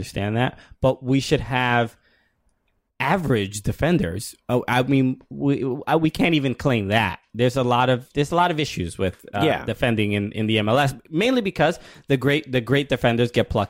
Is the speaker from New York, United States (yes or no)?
yes; New York, United States; We're from New York. We know exactly.